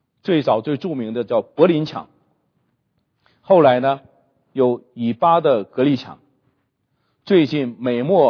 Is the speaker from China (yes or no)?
yes; China; 我1983年去上海读书，是我平生第一次离开我的老家